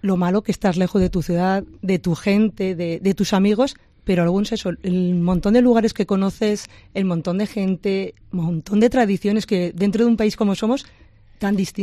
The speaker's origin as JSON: {"language": "Spanish", "region": "La Rioja", "country": "Spain", "said": "Bueno, realmente yo soy de La Rioja"}